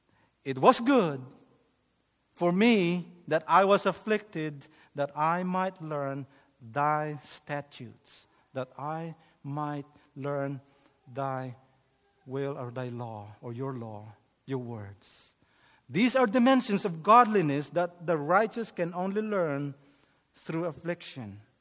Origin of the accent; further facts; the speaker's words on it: Philippines; now in United States; I remember when I was new to the United States and growing up in the Philippines where we were poor.